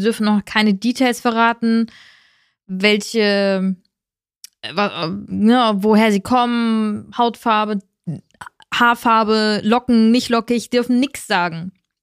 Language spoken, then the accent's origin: German; Australia; Ich komme aus Australien.